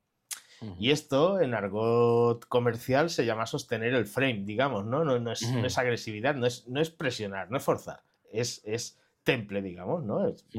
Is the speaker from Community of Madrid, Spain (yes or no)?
no; Catalonia, Spain; mirar, como buen catalán, mirar qué forma es la más factible de poder pagar sin comisiones